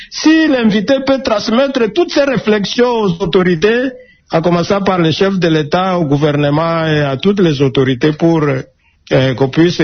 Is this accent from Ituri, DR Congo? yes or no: yes; Aru, Ituri, DR Congo; parce que chez nous à Arou, ce sont les églises, et la population à l'époque